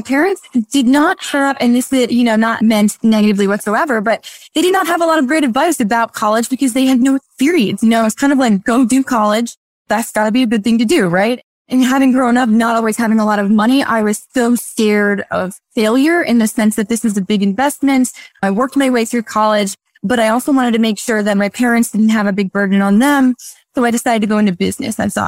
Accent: Florida, United States; So I grew up in South Florida, born and raised there, and went to college in Florida.

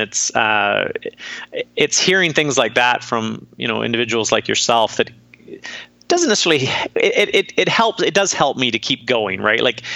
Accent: British Columbia, Canada; moved away as an adult; now in Los Angeles, United States; I'm living in Los Angeles for one thing. That's being a Canadian, born and raised and lived. I've lived all across Canada, but Vancouver Island specifically is our home and where I grew up.

